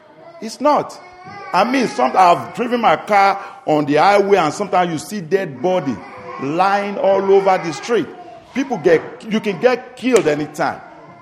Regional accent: Nigeria; now in Ireland; when I was growing up in Nigeria, I went to a Catholic school.

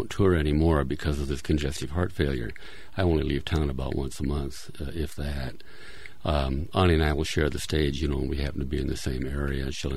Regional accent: Utah, United States; I was from Utah. Nobody ever heard of anybody from Utah.

